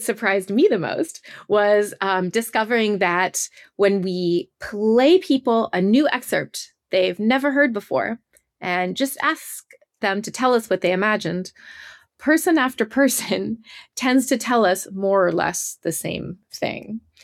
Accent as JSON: {"language": "English", "town": "St. Louis", "region": "Missouri", "country": "United States", "tie": "born or raised there", "said": "When I was very small, my parents, who were not musicians themselves, nevertheless took me, I grew up in St. Louis, Missouri, they took me to Powell Symphony Hall for a performance"}